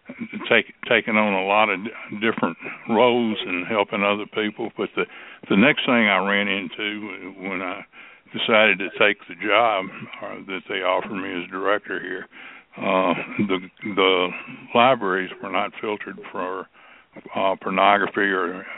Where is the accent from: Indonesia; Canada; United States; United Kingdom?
United States; Memphis, Tennessee; I grew up in Memphis, and I remember the great days that were here when we were prettiest, quietest city in the United States for several years running. Went to Central High School, graduated, went to Memphis State, University of Memphis.